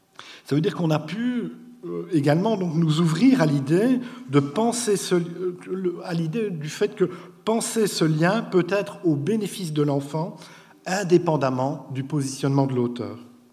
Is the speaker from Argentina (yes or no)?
no; Belgium; je suis psychologue de formation. Et comme vous devez sans doute l'entendre à mon accent, je viens de Belgique.